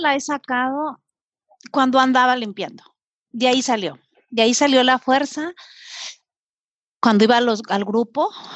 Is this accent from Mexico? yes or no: yes; Mexico; yo hablo inglés como mexicana, porque pues soy mexicana, lo aprendí de adulta